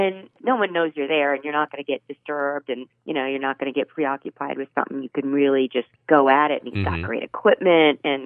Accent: Clearwater, United States; a huge festival in my hometown, Clearwater.

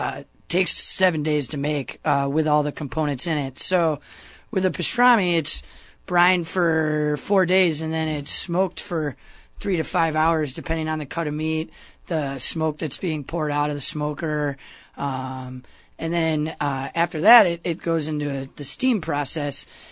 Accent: Chicago, Illinois, United States; also born or lived in Texas; You know, originally I'm from Texas, but I spent my whole life in Chicago.

